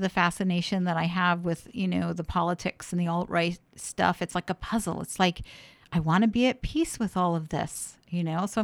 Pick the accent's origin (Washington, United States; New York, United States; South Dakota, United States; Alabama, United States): New York, United States; Warwick; now in Portland, United States; My husband died. I lived in my hometown in Warwick, New York.